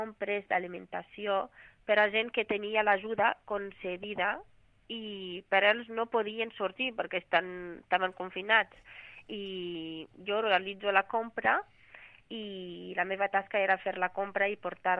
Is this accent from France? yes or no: no; Morocco; Catalan is a second language; moved away as an adult; now in Spain; sóc del Marroc. Vaig arribar a Espanya l'any del 2019